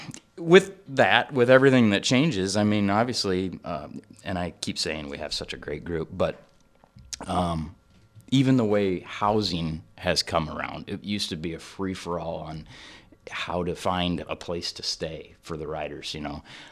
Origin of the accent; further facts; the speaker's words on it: Charles City, Iowa, United States; And then they'll say, well, where are you from? And I say, Charles City, Iowa.